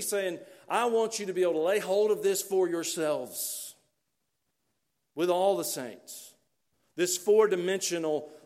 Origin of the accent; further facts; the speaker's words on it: Georgia, United States; I grew up near Atlanta.